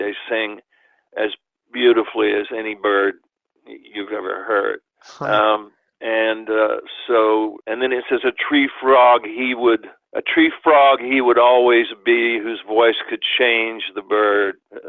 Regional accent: Oklahoma, United States; You know, I grew up in Oklahoma, and my family was a righteous, God-fearing family

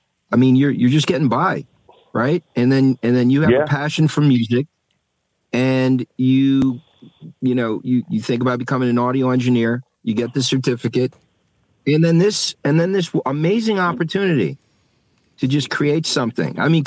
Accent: Manhattan, New York, United States; I grew up in Lower East Side in the 80s in Manhattan back when it was different.

